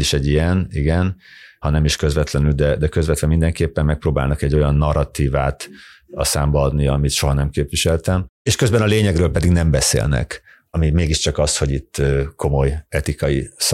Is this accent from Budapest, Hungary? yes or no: no; Balassagyarmat, Nógrád, Hungary; a szülővárosomban, a 20-as éveimben voltam önkormányzati képviselő, én SZDSZ színekben voltam Balassagyarmaton önkormányzati képviselő